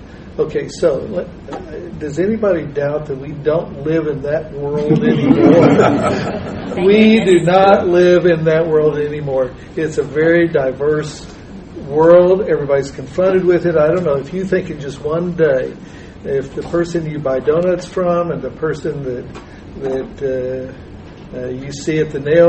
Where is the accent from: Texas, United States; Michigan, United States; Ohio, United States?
Texas, United States; I was just thinking about when I was a boy growing up in Texas, I didn't know people who were other than me.